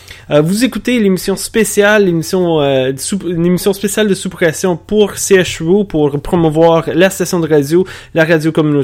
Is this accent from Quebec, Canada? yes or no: no; Ottawa, Ontario, Canada; now in Toronto, Canada; Moi, je suis basé à Toronto, mais je suis originaire d'Ottawa